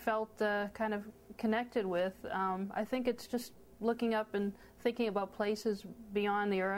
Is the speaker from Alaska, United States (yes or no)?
no; Malden, Massachusetts, United States; I spent a lot of time growing up in the Malden housing projects, actually, and there was certain times where it was kind of a rough area